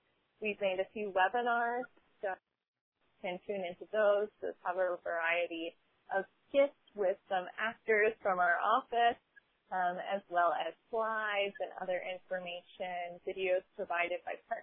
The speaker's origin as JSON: {"language": "English", "region": "Maryland", "country": "United States", "said": "I am from Calvert County, so from Maryland, but a bit south of here."}